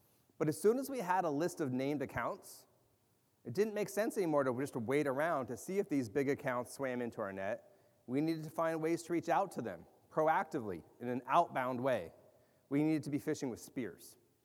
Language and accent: English; Asmara, Eritrea; born there; Asmara, the city I was born, split off during the Civil War after I was born.